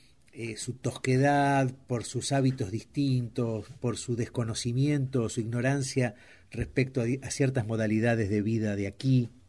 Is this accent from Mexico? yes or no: no; Buenos Aires, Argentina; Yo te cuento primero cómo lo viví yo como porteño.